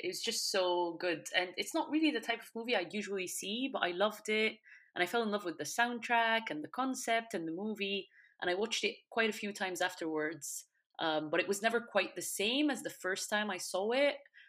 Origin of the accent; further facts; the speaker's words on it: Egypt; English is a second language; moved away as an adult; now in London, United Kingdom; I'm currently based in London, born and raised in Egypt, and moved to the UK about 7 years ago.